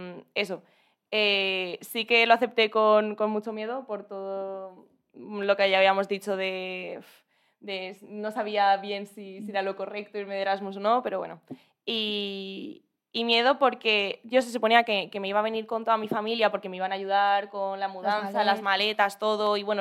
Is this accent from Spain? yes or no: yes; Elche, Valencian Community, Spain; Sí, y yo soy de Elche.